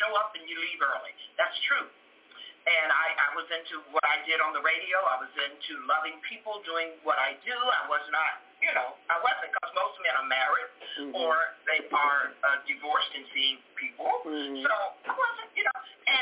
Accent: West Virginia, United States; because of my upbringing, because of where I was raised in West Virginia, up on the hill, on Red's Hill, at the church.

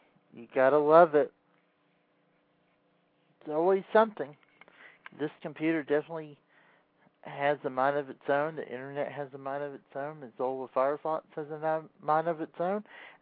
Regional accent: Atlanta, Georgia, United States; 2.5-hour delay getting to my hometown of Atlanta, GA.

